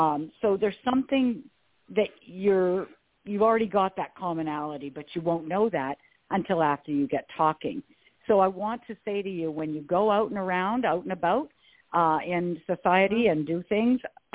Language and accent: English; Canada; because I'm from Canada, we really don't do too much